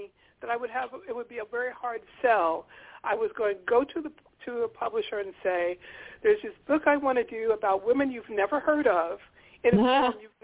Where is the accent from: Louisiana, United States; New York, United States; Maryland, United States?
New York, United States; Harlem; born there; I mean, I was born in Harlem. I did my first reading at the County Cullen Library in Harlem.